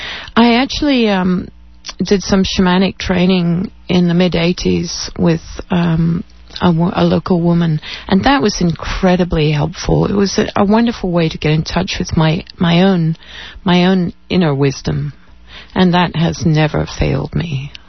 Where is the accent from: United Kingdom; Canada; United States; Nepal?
United Kingdom; Scotland; I grew up in Scotland. Actually, my parents were sort of a declining upper-class family. And that was in the 50s